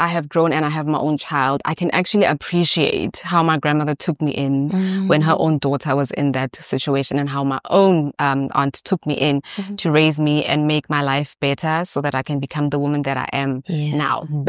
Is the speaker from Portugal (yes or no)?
no; Kagiso, Gauteng, South Africa; So born and bred in Kagiso.